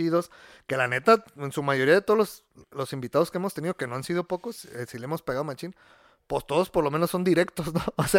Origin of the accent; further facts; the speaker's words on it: Guadalajara, Jalisco, Mexico; Sí somos muy tapatíos, y lo somos, sí somos.